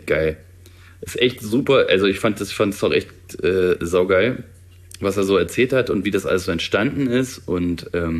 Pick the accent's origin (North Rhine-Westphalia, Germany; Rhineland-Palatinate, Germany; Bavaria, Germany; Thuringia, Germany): Thuringia, Germany